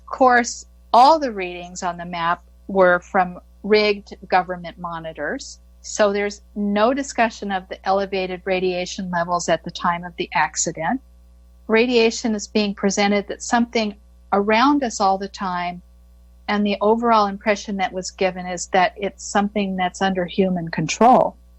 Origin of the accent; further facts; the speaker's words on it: United States; And as an American with this sort of egalitarian, idealistic point of view